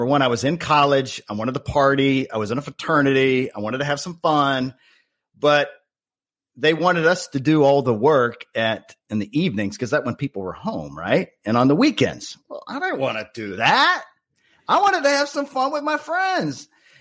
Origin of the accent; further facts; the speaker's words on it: Germany; I grew up in Germany.